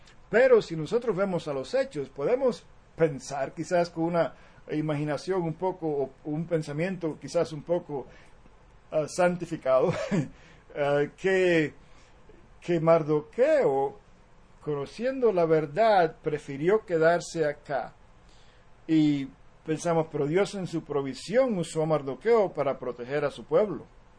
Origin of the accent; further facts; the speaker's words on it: Cuba; moved away; si cuando yo vine de Cuba, yo no debía haberme quedado en Cuba